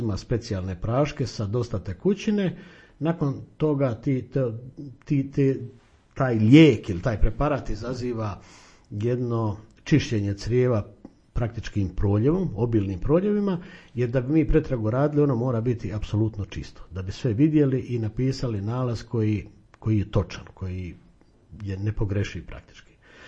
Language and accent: Croatian; Croatia; mi smo Hrvati prilično čudni po pitanju odnosa prema vlastitom zdravlju